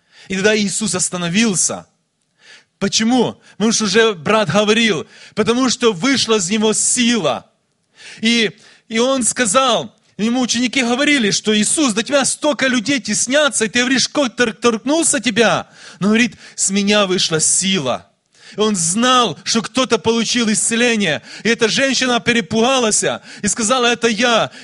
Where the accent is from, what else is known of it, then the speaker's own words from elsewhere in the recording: Ukraine; Я приехал также с Украины.